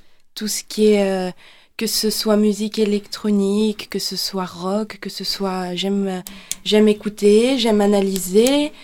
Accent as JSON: {"language": "French", "town": "Besançon", "region": "Bourgogne-Franche-Comté", "country": "France", "tie": "born there", "also_born_or_lived": "Latin America", "said": "je suis née à Besançon, mais c'est vrai que j'ai un petit peu voyagé, j'ai un petit peu vécu en Amérique latine, et je souhaite repartir là-bas."}